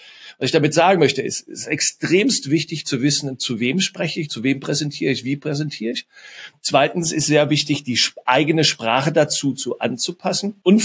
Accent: Cologne, North Rhine-Westphalia, Germany; ich komme aus Köln

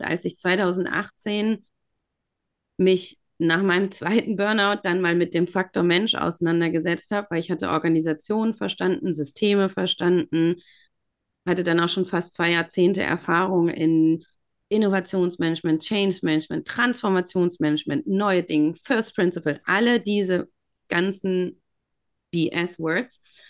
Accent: Germany; also born or lived in Brazil; denn ich bin Deutsch-Brasilianerin und in meiner Kindheit sowohl in Deutschland als auch in Brasilien aufgewachsen.

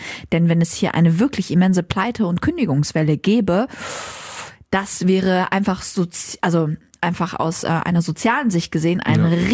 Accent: Syria; now in Germany; Und selbst wenn es in Syrien keinen Krieg gäbe, ich könnte mir nicht vorstellen, woanders zu leben als in Deutschland.

